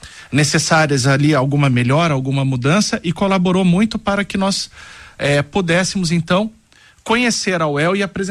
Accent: Londrina, Paraná, Brazil; also born or lived in Rolândia; Sou londrinense, nasci no Hospital Mater Dei. Morei um curto período em Rolândia, mas vida toda aqui em Londrina e região.

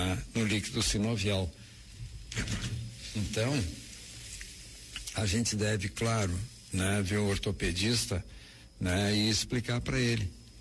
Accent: Caxias do Sul, Rio Grande do Sul, Brazil; lá de Caxias do Sul, da minha terra, aonde eu nasci.

